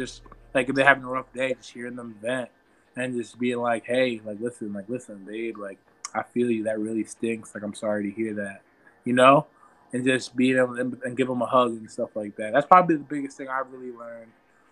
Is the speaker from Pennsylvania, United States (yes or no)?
yes; Pennsylvania, United States; also born or lived in New Jersey; I was born in Jersey. I was born in New Jersey, raised in Pennsylvania, and then I went back to school at Rutgers.